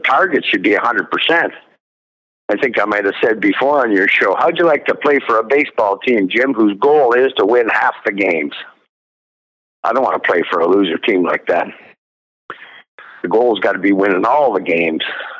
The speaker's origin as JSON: {"language": "English", "country": "Canada", "said": "I hate being ashamed of being a Canadian. It's not the first time."}